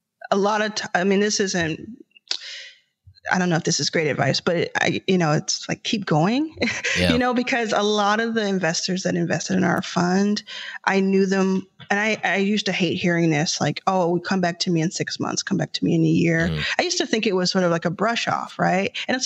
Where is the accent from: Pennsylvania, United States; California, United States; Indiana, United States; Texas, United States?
Texas, United States; Dallas; and then, you know, I was raised in Dallas, Texas.